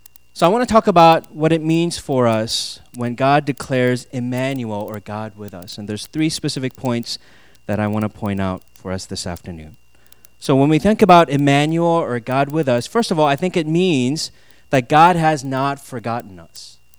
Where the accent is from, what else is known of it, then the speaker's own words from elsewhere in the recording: Midwest, United States; growing up in the Midwest and experiencing white Christmas